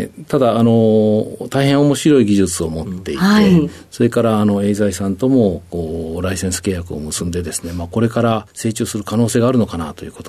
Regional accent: Tokushima, Japan; はい、徳島県の徳島市になります。

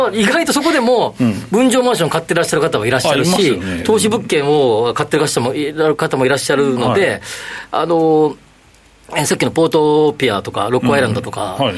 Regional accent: Kobe, Hyogo, Japan; 僕なんて神戸出身ですけど

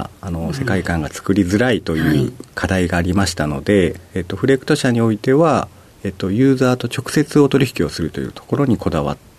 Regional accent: Okayama, Japan; also born or lived in Hiroshima; 広島県出身で、育ちは隣の岡山県になっております。

